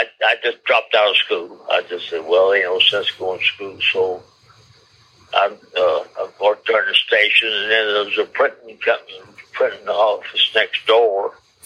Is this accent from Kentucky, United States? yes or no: yes; Kentucky, United States; Right, yes. Actually, my whole family, my great-grandfather came out of Pennsylvania.